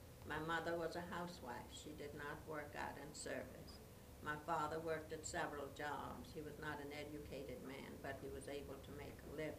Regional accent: United States; I am an American of Bahamian parents.

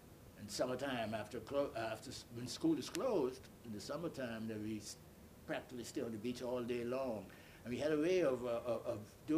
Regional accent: Crooked Island, Bahamas; also born or lived in Nassau; I was born in Nassau, Bahamas, by the way, and my grandmother lived in a little island called Crooked Island in the Bahamas.

